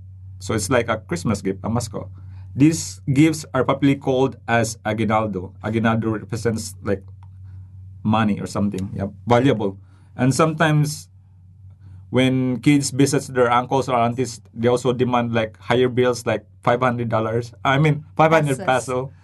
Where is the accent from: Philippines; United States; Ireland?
Philippines; I think this is what way we inherit from our